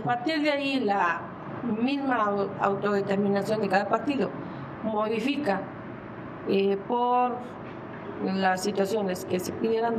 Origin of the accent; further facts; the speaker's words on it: Ecatepec, State of Mexico, Mexico; yo soy de Ecatepec y Ecatepec era totalmente de otro partido